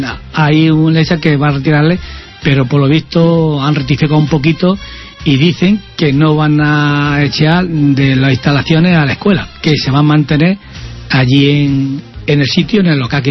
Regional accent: Pinto, Community of Madrid, Spain; como yo soy de Pinto. Vivo en Pinto.

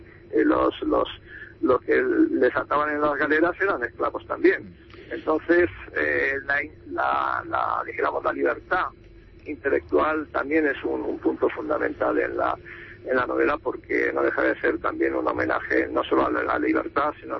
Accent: Barcelona, Catalonia, Spain; also born or lived in Valencia / United States; now in Madrid, Spain; tengo la soltura en catalán. En la época en que yo estudiaba, solamente se estudiaba en castellano. Sí. Y luego salí de Barcelona para vivir en Valencia, luego estuve viviendo en Estados Unidos

